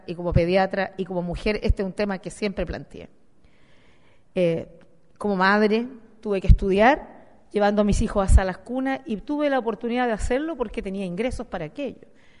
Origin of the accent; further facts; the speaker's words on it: Chile; es muy importante que Uruguay y Chile podamos intercambiar experiencias y colaborar más estrechamente en este ámbito